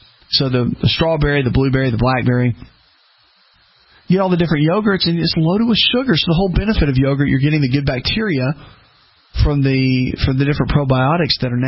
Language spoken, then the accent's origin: English; the South, United States; When I started traveling years ago, growing up in the South, when I started speaking a lot and just traveling